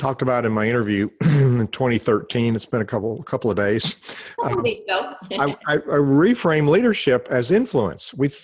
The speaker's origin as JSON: {"language": "English", "region": "Scotland", "country": "United Kingdom", "said": "One, being a Scottish Presbyterian, I heard the word free."}